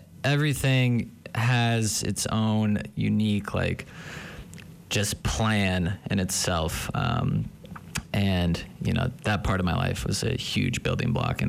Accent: Park City, Utah, United States; I grew up in Park City and went through the school system.

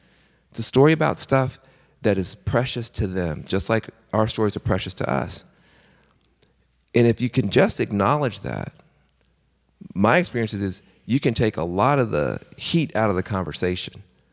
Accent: Tennessee, United States; I'm a Southerner. I grew up in a red state. I grew up on the edge of a small town in rural West Tennessee.

